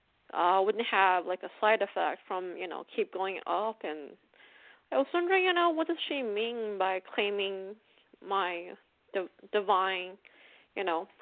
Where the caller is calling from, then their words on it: Pennsylvania, United States; Hello, this is … from Pennsylvania.